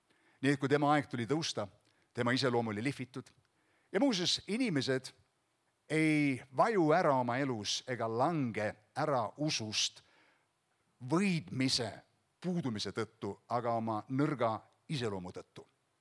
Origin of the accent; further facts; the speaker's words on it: Uulu, Pärnu County, Estonia; Mina kasvasin üles väikses külas Uulus, seal Pärnu lähedal, väikses koolis käisin.